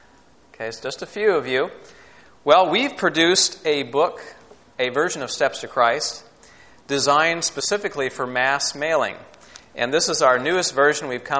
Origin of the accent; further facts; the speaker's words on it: New York, United States; We come from the St. Lawrence Seaway Valley, where we attend church in Messina with a small company there